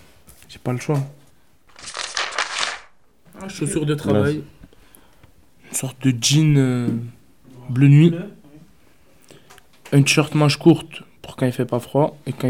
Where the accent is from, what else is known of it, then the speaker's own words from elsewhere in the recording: South, France; À la base, je suis du Sud. J'ai voulu changer de... Pas aller jusqu'à dire changer de vie, mais... Changer de région, changer d'air, quoi.